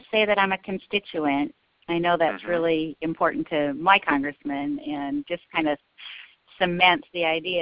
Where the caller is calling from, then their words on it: Seward, Alaska, United States; I'm a constituent from Seward, Alaska.